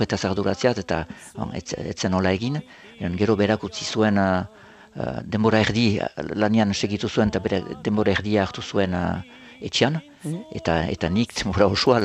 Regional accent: Saint-Pée-sur-Nivelle, Nouvelle-Aquitaine, France; eta hori Senpereri nire sorterriari lotura bat

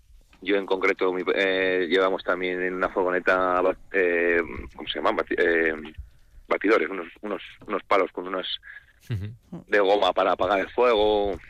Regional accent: Treviño, Castile and León, Spain; yo soy de Treviño

